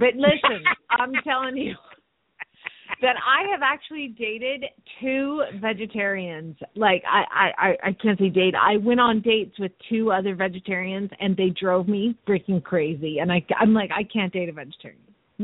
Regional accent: Phoenix, Arizona, United States; from Phoenix, Arizona

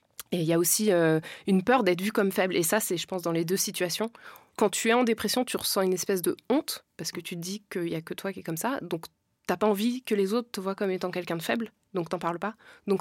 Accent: France; born there; moi, je ne viens pas d'Afrique, je suis née en France

